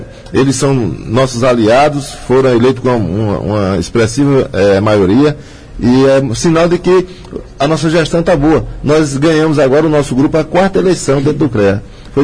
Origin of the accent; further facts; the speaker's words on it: Araripina, Pernambuco, Brazil; Araripina está sendo a primeira, não é porque é minha terra simplesmente